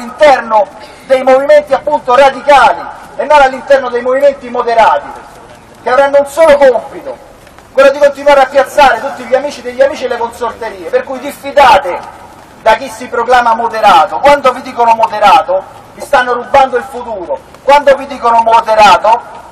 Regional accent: Umbria, Italy; also born or lived in Rome; questa splendida regione dove io sono cresciuto, fra l'altro sono nato a Roma, ma sono cresciuto proprio qui, in mezzo a queste montagne, perché i miei nonni all'epoca si emigrava da Roma per venire in Umbria a lavorare alle acciaierie

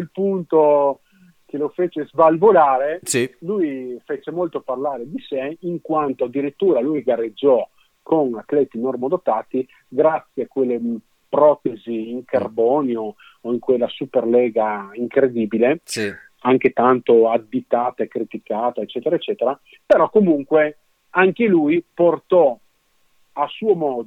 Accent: Ronchi dei Legionari, Friuli-Venezia Giulia, Italy; vengo appunto da Ronchi dei Legionari, papà Triestino

